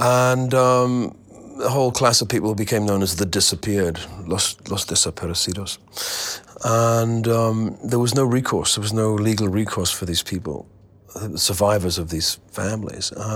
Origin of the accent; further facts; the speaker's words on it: North East England, United Kingdom; I'm from Tyneside, which is a very industrial part of England. And I was brought up in a very bizarre landscape, industrial landscape, in a street next to a shipyard.